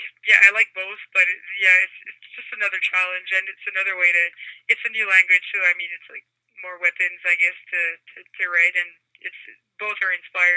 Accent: New Brunswick, Canada; accent: Chiac; first language French; English is a second language; French is maybe a little more natural because it's my native tongue. So, I mean, it's a lot of automatic writing, and it's a lot of, like, no-filter stuff. And I also speak this kind of dialect that's called Chiac, and it's a mix of French and English

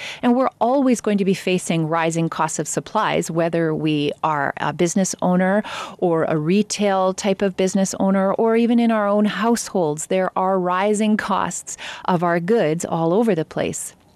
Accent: Canada; which could negatively affect us as Canadian consumers.

